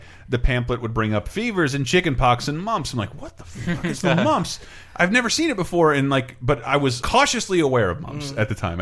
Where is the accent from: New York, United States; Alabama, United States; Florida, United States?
Florida, United States; I grew up in Florida in the woods.